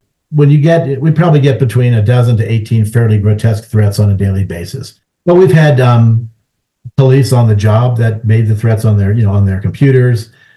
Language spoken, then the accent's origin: English; United States; I have no interest in going to Israel. I'm an American.